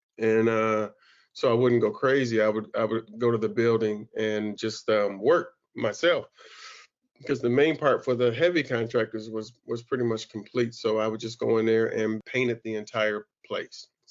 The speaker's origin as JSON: {"language": "English", "town": "Detroit", "region": "Michigan", "country": "United States", "tie": "born or raised there", "said": "And it's the neighborhood I grew up in over in North Rosedale Park."}